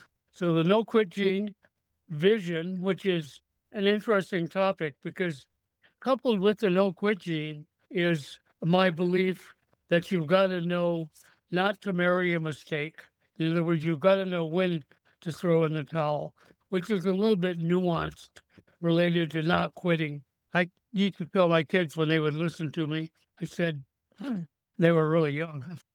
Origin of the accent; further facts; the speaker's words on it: Owatonna, Minnesota, United States; when I was brought up in Owatonna, I was taught